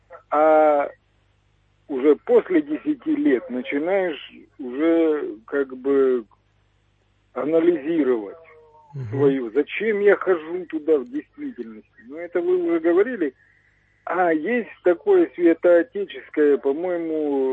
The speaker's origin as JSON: {"language": "Russian", "town": "Grivenskaya", "region": "Krasnodar Krai", "country": "Russia", "said": "Я из Краснодарского края, станица Гривенская."}